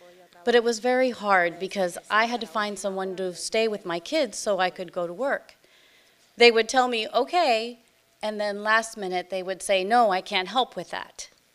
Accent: Caguas, Puerto Rico; also born or lived in Carolina; I am from Carolina, Puerto Rico. I'm originally from Caguas, and I moved to Carolina 5 years ago. I lived in a neighborhood called Savannah Gardens.

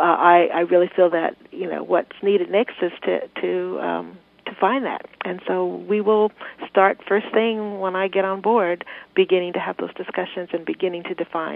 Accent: Missouri, United States; I grew up not in New York. I grew up in Missouri in a very small rural community.

